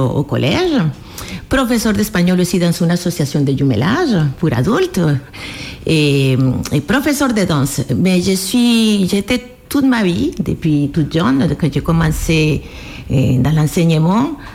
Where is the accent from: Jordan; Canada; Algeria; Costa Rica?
Costa Rica; Je viens du Costa Rica.